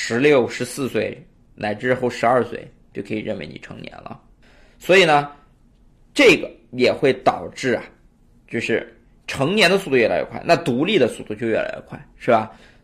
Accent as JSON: {"language": "Chinese", "region": "Shandong", "country": "China", "said": "我是山东人，我们山东那个地方有一个镇就叫孙镇"}